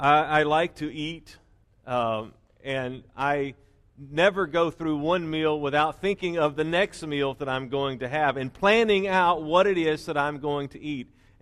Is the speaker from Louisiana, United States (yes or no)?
yes; Louisiana, United States; And I was raised in Louisiana, therefore I am a New Orleans Saints football fan.